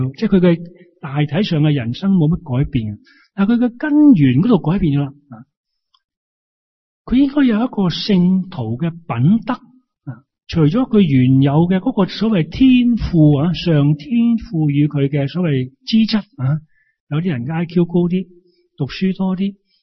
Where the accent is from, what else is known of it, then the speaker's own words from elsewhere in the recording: China; 本来这样讲嘢呢，我们中国人不会这样讲